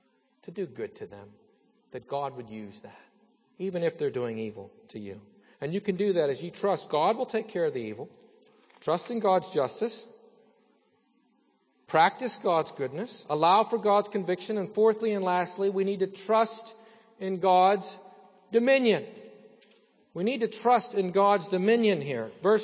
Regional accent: Salzburg, Austria; When I was growing up in Salzburg

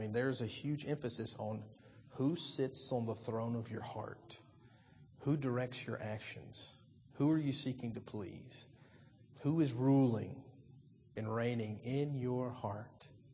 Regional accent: the South, United States; I come from the South. You know, if you're going to be in a beauty pageant, Miss Troy, Miss Alabama, you better belong to a church.

